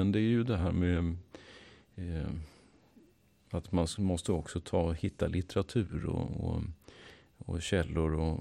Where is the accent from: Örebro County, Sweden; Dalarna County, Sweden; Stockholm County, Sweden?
Stockholm County, Sweden; Stockholm; Nej, jag kom från Stockholm.